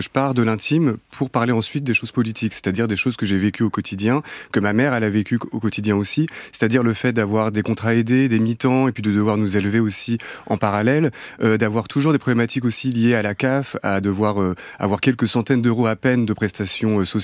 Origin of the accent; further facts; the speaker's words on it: Hérouville-Saint-Clair, Normandy, France; moi, j'ai grandi effectivement à Hérouville, qui est dans la banlieue caennaise.